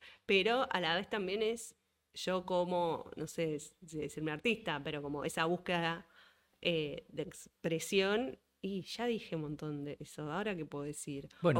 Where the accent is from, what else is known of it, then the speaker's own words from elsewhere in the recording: Argentina; porque me parece también como argentinos somos muy quejones, ¿no?